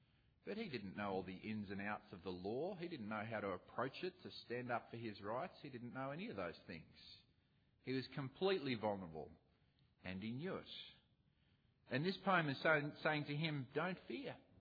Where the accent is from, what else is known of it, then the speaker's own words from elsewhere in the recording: Mitcham, Victoria, Australia; born there; So I was born in Mitcham, in Melbourne, in Victoria.